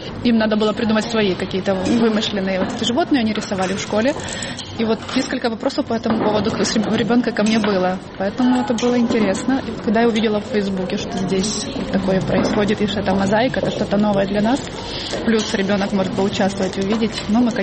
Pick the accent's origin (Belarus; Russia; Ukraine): Ukraine; Zhytomyr Oblast; moved away as an adult; now in Riga, Latvia; Мы из Житомирской области.